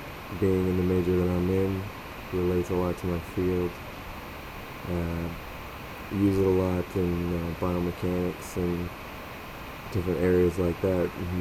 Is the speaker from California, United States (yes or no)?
yes; Modesto, California, United States; I'm from Modesto, California in the beautiful Central Valley, right smack in the middle of California.